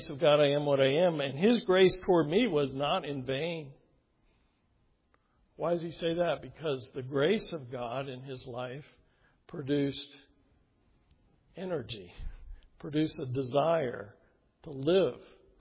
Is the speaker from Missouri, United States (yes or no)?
no; Altavista, Virginia, United States; this is an unfortunate part of the culture that I grew up in, Central Virginia. I grew up in Alta Vista, of all places. You might know that little town.